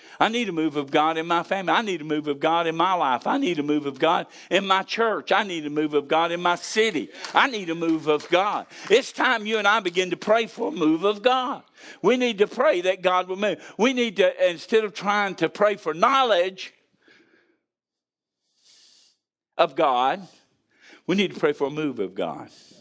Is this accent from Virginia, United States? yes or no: no; Panama City, Florida, United States; I was brought up in Panama City, and went to school over there, went to college over, went to Gulf Coast, and we went to the beach a lot.